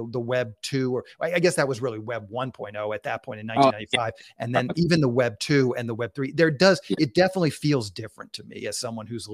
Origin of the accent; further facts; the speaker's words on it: Annapolis, Maryland, United States; So I grew up in Annapolis, Maryland. I think it's probably very typical to a lot of towns in America.